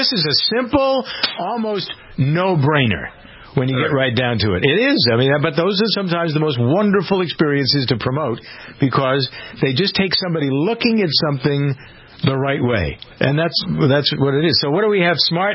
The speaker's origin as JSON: {"language": "English", "town": "Riviera Beach", "region": "Florida", "country": "United States", "tie": "born or raised there", "also_born_or_lived": "Singer Island", "said": "I grew up in Riviera and on Singer Island."}